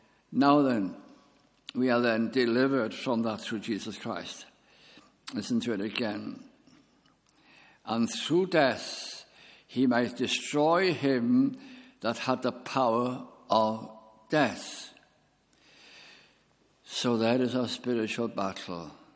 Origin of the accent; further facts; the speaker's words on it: Wales, United Kingdom; English is a second language; And I said, being typically Welsh, it was very nice indeed.